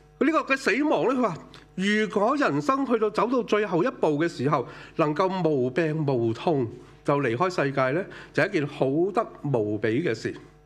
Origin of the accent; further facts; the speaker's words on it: Hong Kong; 不过呢现在就越我们香港人呢就越来越长寿